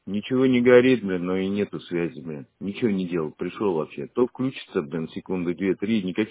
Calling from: Shushary, Saint Petersburg, Russia; Я из Шуша звоню. Первомайская, 19, корпус 1, квартира 165.

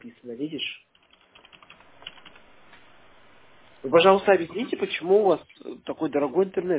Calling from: Privedenskoye, Leningrad Oblast, Russia; Так, в общем, мы из Приведенского, Ленинградской области, хотели бы подключить интернет.

